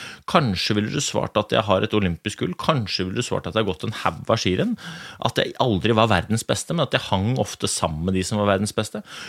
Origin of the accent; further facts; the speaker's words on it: Groruddalen, Oslo, Norway; now in Lillehammer, Norway; det jo en gutt fra Groruddalen jeg født og oppvokst I Groruddalen jeg bor nå på Lillehammer